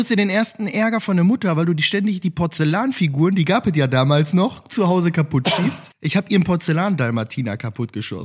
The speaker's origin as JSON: {"language": "German", "town": "Gelsenkirchen", "region": "North Rhine-Westphalia", "country": "Germany", "tie": "born or raised there", "said": "Ich bin jetzt ein paar Tage jünger, war von 90 und es ist einfach so, ne? Ich bin in Gelsenkirchen-Buer aufgewachsen. Was sind das? Keine 10 Minuten vom Parkstadion damals noch entfernt."}